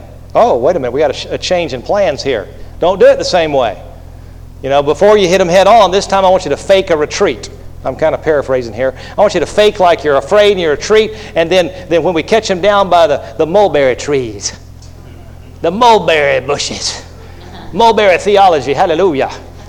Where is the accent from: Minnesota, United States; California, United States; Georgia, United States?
Georgia, United States; Atlanta; See, I grew up in Atlanta, so, I mean, Statesboro is like falling off the edge of the world as far as I was concerned.